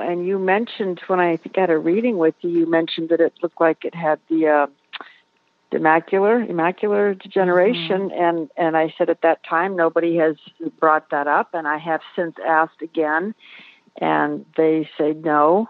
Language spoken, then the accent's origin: English; Santa Clarita, California, United States; Okay. I'm from Santa Clarita, California.